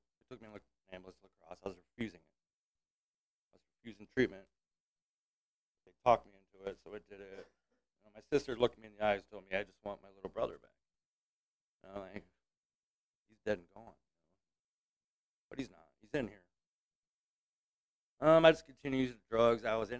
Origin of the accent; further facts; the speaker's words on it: Prairie du Chien, Wisconsin, United States; also born or lived in La Crosse; I was born in La Crosse, Wisconsin. I lived on the other side of the river, Prairie du Chien, my whole life.